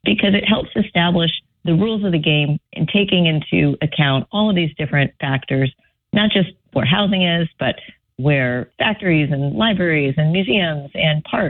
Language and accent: English; Houston, Texas, United States; Well, I talk in the book about growing up in Gulfton, which is a community that is predominantly low income. Many immigrants live there.